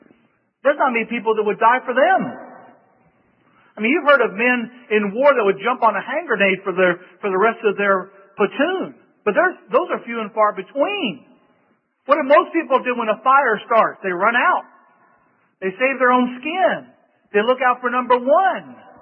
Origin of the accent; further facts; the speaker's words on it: United States; born there; also born or lived in Spain; It's my parents' fault that I'm American, right? They were the ones that were Americans that gave birth to me here. And so I'm an American not by choice, but by birth